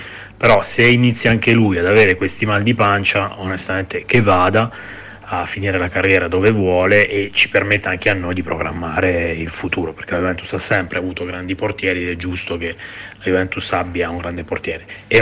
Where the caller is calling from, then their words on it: Reggio Emilia, Emilia-Romagna, Italy; Ciao ragazzi … da Reggio Emilia.